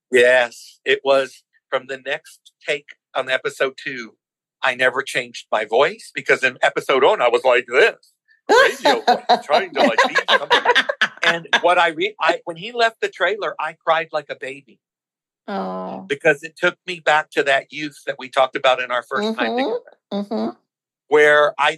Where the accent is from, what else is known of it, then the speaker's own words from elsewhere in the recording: Texas, United States; I grew up in Texas, and it's just bullshit.